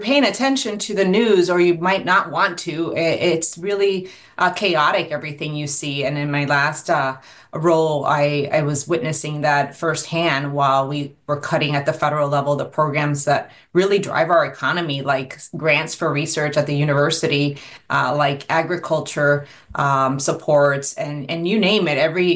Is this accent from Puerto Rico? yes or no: yes; Puerto Rico; moved away as an adult; now in Minnesota, United States; When I moved here 24 years ago from Puerto Rico, I started to find out where am I going to be for the next few years to attend the university and get my graduate degree.